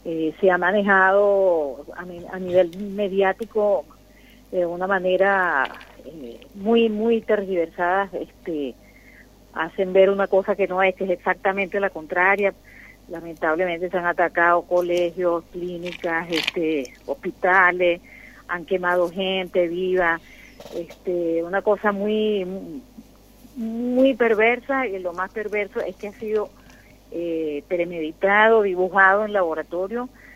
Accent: Caracas, Capital District, Venezuela; moved away as an adult; Bueno, ya yo tengo mes y medio que salí de Caracas, pero sigue, la situación se sigue acentuando por las noticias que me llegan directamente.

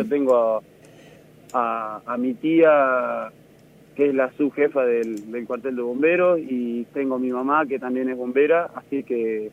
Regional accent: Embajador Martini, La Pampa, Argentina; yo iba a comprar a un local de acá de mi pueblo, acá en Embajador Martini

